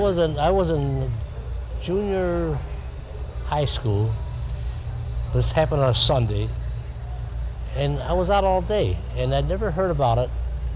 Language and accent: English; Buffalo, New York, United States; Buffalo, New York. I'm from Buffalo, New York.